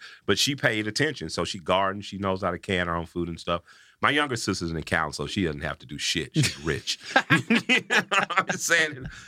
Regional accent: Atlanta, Georgia, United States; And I'm from Atlanta, home of Coca-Cola.

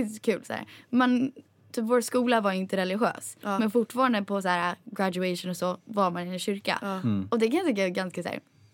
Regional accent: Sweden; Vi är svenskar liksom.

